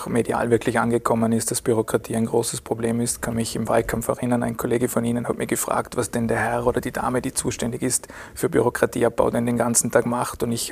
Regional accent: Vorarlberg, Austria; Die führt dazu, dass wir in Vorarlberg deutlich höhere Rohstoffpreise haben als in Restösterreich.

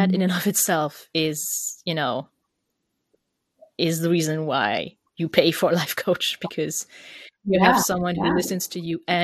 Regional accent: Germany; accent: German; English is a second language; Sorry, truths or not. My German accent.

